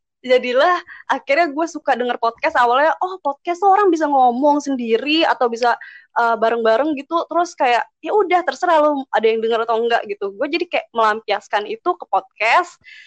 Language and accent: Indonesian; Padang, West Sumatra, Indonesia; also born or lived in Jakarta; Soalnya pertama, gue asalnya dari Padang. Sebenarnya gue lama di Jakarta, cuman orang tua gue tuh asli Padang, dan sehari-hari di rumah suka pakai bahasa Padang gitu.